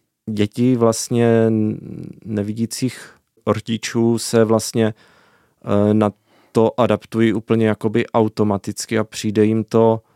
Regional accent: Brno, South Moravian Region, Czechia; Jo, třeba u nás v Líšni to tak...

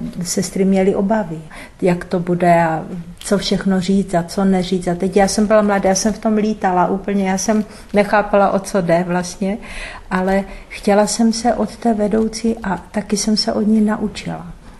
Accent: Moravia, Czechia; moved away as an adult; now in Prague, Czechia; Já jsem pocházela z Moravy, úplně obyčejná holka, jo, 20 let.

